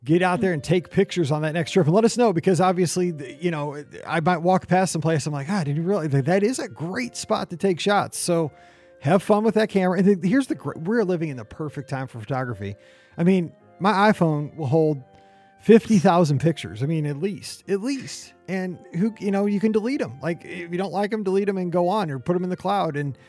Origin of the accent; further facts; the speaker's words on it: St. Louis, Missouri, United States; Like I'm from St. Louis. And so I get the biggest kick out of an attraction when I hear or see something referenced my town.